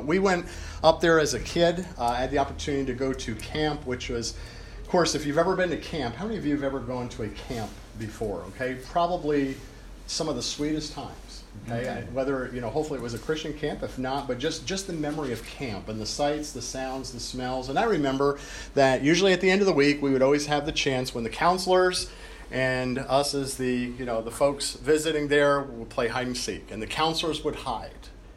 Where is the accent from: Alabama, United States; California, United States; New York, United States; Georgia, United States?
New York, United States; I grew up in New York, and by the way, for the record, there is a lot more in New York other than just New York City. Okay, so if you go north, I grew up in the Catskills